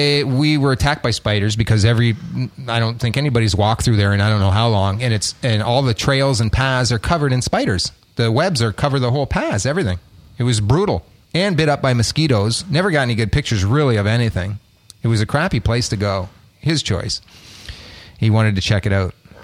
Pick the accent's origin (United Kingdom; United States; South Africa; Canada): Canada; Nothing. I'm Canadian.